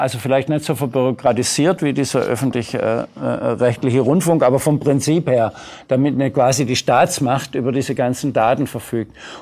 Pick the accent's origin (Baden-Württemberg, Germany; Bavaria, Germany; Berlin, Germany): Baden-Württemberg, Germany; wo ich herkomme, aus Baden-Württemberg